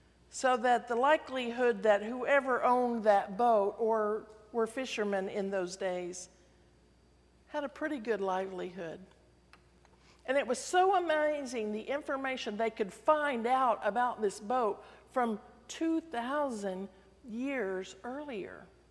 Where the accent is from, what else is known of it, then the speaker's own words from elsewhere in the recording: Oklahoma, United States; In my home state of Oklahoma, there are many Native American ruins.